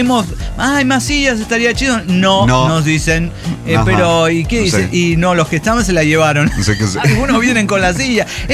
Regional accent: Pátzcuaro, Michoacán, Mexico; also born or lived in Morelia / Zacatecas; now in Piedras Negras, Mexico; soy originaria de Pátzcuaro, Michoacán, y he llegado por alguna razón a Piedras Negras, ¿sí? A la frontera. Por mis estudios de la carrera, especialidad y ahora trabajo, he vivido en Morelia, Michoacán.

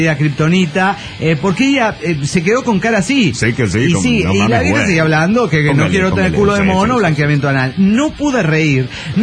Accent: Comitán, Chiapas, Mexico; de Comitán, Chiapas, México.

